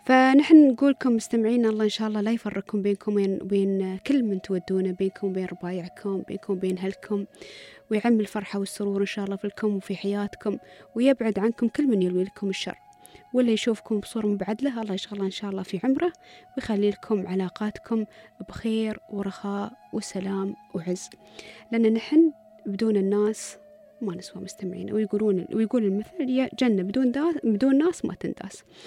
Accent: United Arab Emirates; accent: Emirati; هي كلمة من قاموسنا المحلي بلهجتنا الإماراتية.

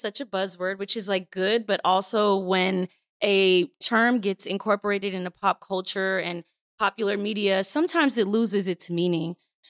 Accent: Florida, United States; now in Georgia, United States; I grew up in Florida my entire life where there are no seasons and everything.

